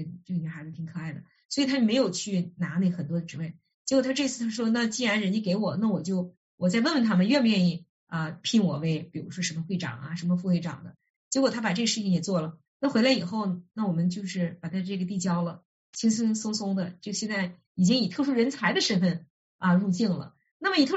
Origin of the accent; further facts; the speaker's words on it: Harbin, Heilongjiang, China; 咱们说我是哈尔滨人啊，咱们用哈尔滨举例子